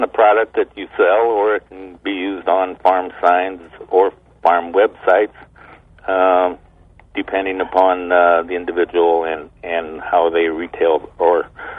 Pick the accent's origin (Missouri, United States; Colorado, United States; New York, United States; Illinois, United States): Illinois, United States; I was born and raised here in McLean County, and went to the University of Illinois